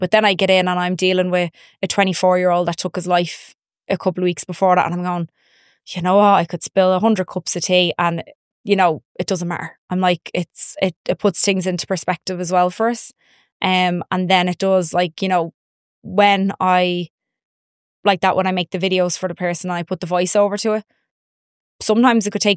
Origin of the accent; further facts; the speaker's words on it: Dublin, Leinster, Ireland; like I'm from Dublin